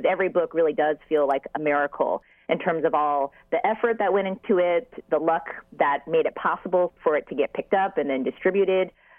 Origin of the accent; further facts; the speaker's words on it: California, United States; Well, I'm the daughter of Chinese immigrants, American-born, and I grew up in the Bay Area